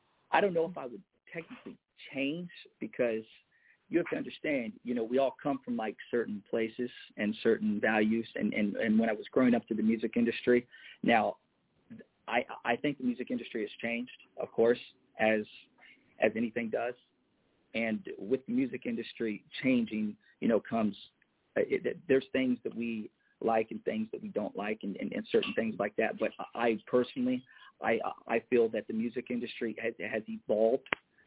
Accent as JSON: {"language": "English", "region": "Indiana", "country": "United States", "said": "So when I was a little boy, I was greatly influenced by … without a doubt, because I'm from Indiana."}